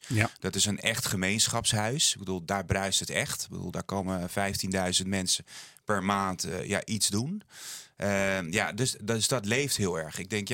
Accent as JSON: {"language": "Dutch", "country": "Netherlands", "tie": "born or raised there", "also_born_or_lived": "Poland", "said": "Ik ben in Polen opgegroeid en in Nederland. In Nederland geboren. Poolse moeder en Nederlandse vader. Dus ik ben in 2 werelden opgegroeid in de tijd van het IJzeren Gordijn."}